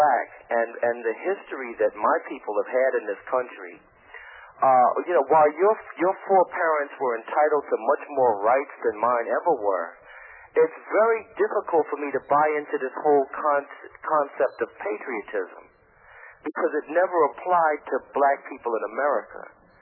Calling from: Staten Island, New York, United States; Yes, I'm calling from Staten Island, New York.

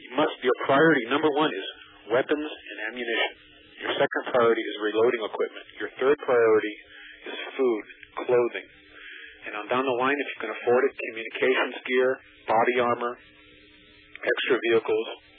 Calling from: Los Angeles, California, United States; I'm calling from Los Angeles, heart of earthquake city.

